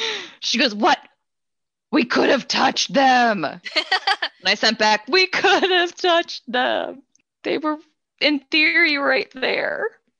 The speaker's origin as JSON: {"language": "English", "town": "Beaverdale", "region": "Iowa", "country": "United States", "tie": "born or raised there", "said": "Yeah. And they had my hometown, and I was like, what?"}